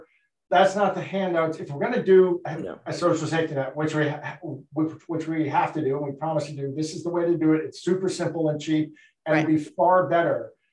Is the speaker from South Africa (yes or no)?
no; Ireland; I like to compare it to, being Irish, I probably use barroom brawls